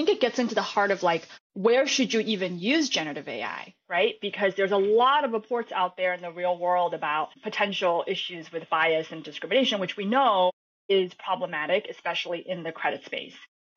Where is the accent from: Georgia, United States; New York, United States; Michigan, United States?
New York, United States; New York City; English is a second language; also born or lived in Shanghai, China; I grew up in New York City, just going backwards. And originally, I'm from China. I was born in Shanghai, which is one of the largest cities in the world.